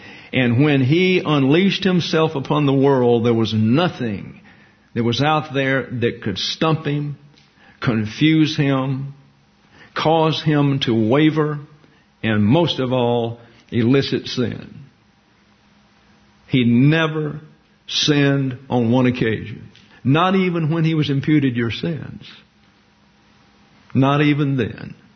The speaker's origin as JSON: {"language": "English", "region": "the South", "country": "United States", "said": "I'm a redneck from the South."}